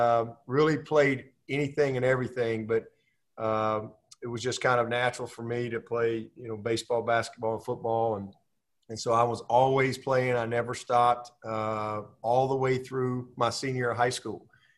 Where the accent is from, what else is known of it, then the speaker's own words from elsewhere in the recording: Pelham, Alabama, United States; also born or lived in Birmingham; Well, I grew up in Pelham, Alabama. So, you know, I consider myself blessed because I was raised in one town. I mean, I was born in Birmingham